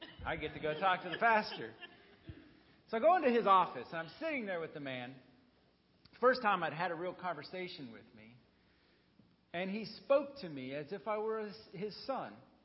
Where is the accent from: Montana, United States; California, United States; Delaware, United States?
Montana, United States; So I grew up in Montana. I love the outdoors. But where I grew up, I was raised in a Catholic family, very strong values, strong traditions